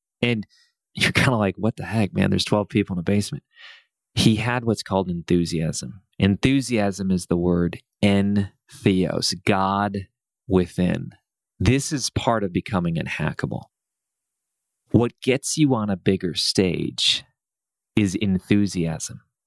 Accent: Columbus, Ohio, United States; They come from my hometown, Columbus, and they've won a Grammy

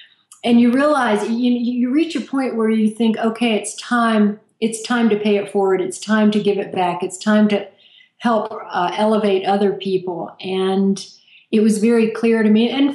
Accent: Asheville, North Carolina, United States; You know, I grew up in Asheville, North Carolina, which is a hip and fabulous place now.

